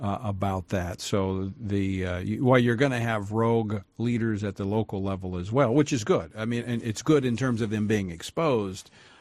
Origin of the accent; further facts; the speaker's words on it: Louisiana, United States; I do want to mention my home state of Louisiana, which doesn't have specific guidance in place.